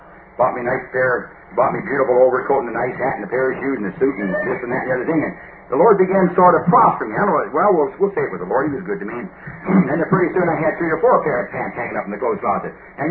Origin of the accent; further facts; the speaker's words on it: Canada; being a Canadian, very conservative